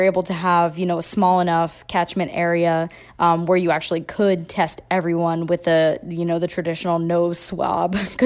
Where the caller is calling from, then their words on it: Delaware, United States; I'm calling from Newcastle County, Delaware